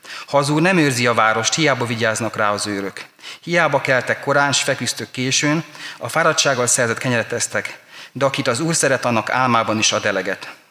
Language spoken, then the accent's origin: Hungarian; Encs, Borsod-Abaúj-Zemplén, Hungary; Encsen nevelkedtem egy kis borsodi faluban.